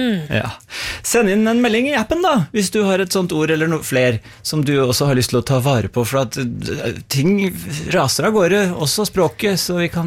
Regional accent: Denmark; Norwegian is a second language; now in Norway; som jo ble brukt veldig mye der jeg vokste opp som barn i Danmark, for da betyr jo det rett og slett bare et gjerde.

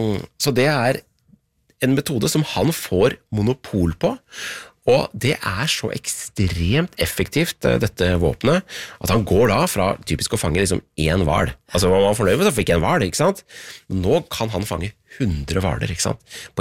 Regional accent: Tønsberg, Vestfold, Norway; har jeg sagt at jeg er fra Tønsberg forresten

